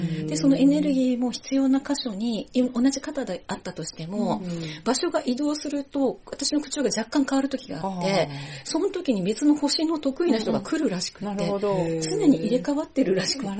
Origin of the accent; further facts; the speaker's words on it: Matsuyama, Ehime, Japan; 愛媛県の松山から来ました、